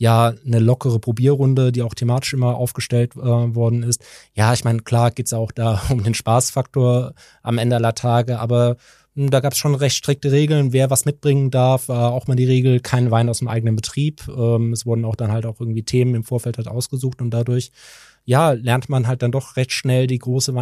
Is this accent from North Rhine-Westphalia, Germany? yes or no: yes; Cologne, North Rhine-Westphalia, Germany; born there; Also ich komme gebürtig eigentlich aus Köln, die Familie hat aber einen Weinhintergrund. Also der Urgroßvater kommt aus Pünderich an der Mosel